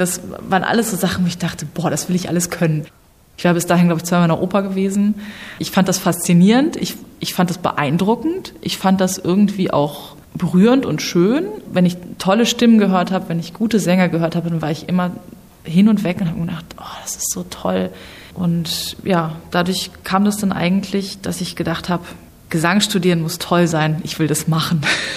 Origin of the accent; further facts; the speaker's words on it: Ibbenbüren, North Rhine-Westphalia, Germany; ich bin Opernsängerin und bin aufgewachsen in Ibbenbüren. Das ist eine Kleinstadt in Nordrhein-Westfalen. Und inzwischen hat es mich ans Theater Plauen-Zwickau verschlagen.